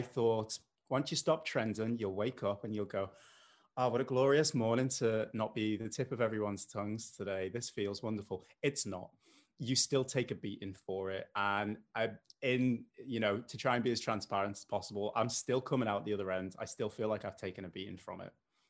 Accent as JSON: {"language": "English", "town": "Liverpool", "region": "North West England", "country": "United Kingdom", "accent": "Scouse", "said": "And despite the accent, I know it's mild. I'm from Liverpool"}